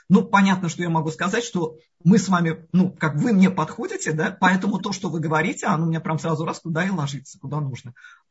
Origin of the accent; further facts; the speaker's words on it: Central Russia, Russia; я из России, это средняя полоса, да?